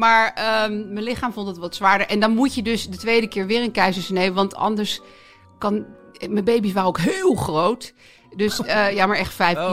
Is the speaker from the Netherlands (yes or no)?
yes; Overveen, North Holland, Netherlands; also born or lived in Haarlem; Nou ja, we woonden in Overveen. Dat was een soort van dorpje naast Haarlem.